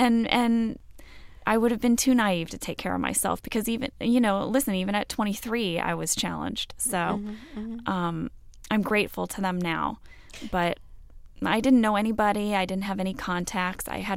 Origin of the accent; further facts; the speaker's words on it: St. Louis, Missouri, United States; now in Los Angeles, United States; I grew up in St. Louis, Missouri.